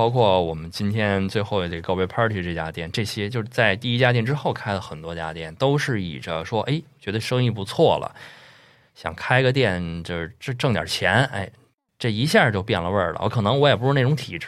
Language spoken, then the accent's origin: Chinese; Beijing, China; 因为咱们又是土生土长的一个北京人。